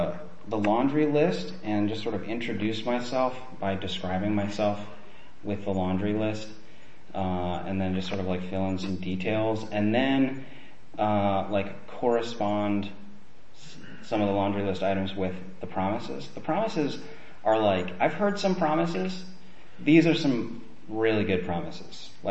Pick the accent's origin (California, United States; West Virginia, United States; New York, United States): California, United States; Santa Barbara; I'm from Santa Barbara, by the way, from here, born and raised.